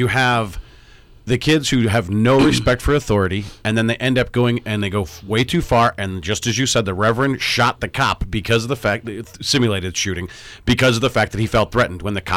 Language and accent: English; Ireland; if I were to be somebody called me a Mick, being Irish, I take offense to that.